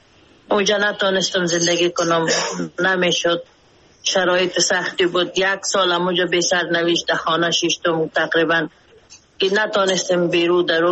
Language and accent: Persian; Mazar-i-Sharif, Balkh, Afghanistan; now in Pakistan; من برآمدم از مزار شریف نیمی ما یک آمدیم